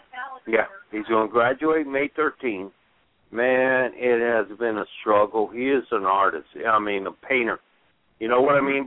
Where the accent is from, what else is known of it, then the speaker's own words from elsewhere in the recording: San Antonio, Texas, United States; I'm from San Antonio, Texas. I got my prerequisites at San Antonio College, and then I went off to St. Mary's University, which is also in San Antonio